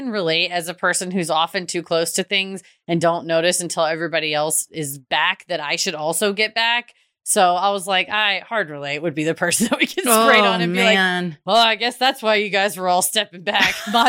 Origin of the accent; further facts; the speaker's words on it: Canada; Plus, I'm Canadian, so I basically apologize for being a nuisance